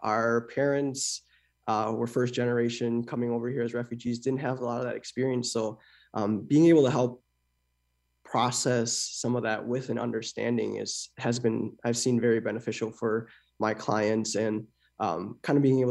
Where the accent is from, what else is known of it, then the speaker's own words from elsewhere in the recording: Midwest, United States; I growing up in the Midwest, I found that it was something I needed.